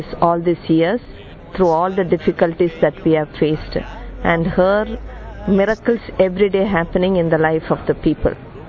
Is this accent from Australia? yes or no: no; India; I'm coming from India. I belong to this congregation of Sisters of St. Charles Borromeo. And I'm a doctor working in a hospital.